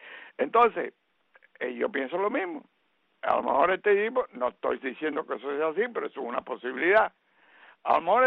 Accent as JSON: {"language": "Spanish", "country": "Cuba", "also_born_or_lived": "Venezuela", "moved": "yes", "said": "Venezuela, que es uno de mis países, vamos a decir, porque yo salí de Cuba para Venezuela."}